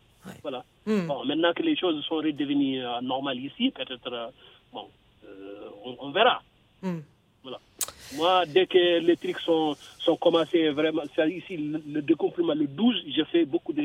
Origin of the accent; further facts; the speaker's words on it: Mauritania; also born or lived in Senegal; je suis d'origine, c'est-à-dire sénégalais et mauritanien. Ma maman est sénégalaise, je suis né au Sénégal, mon père est mauritanien, je suis grandi en Mauritanie.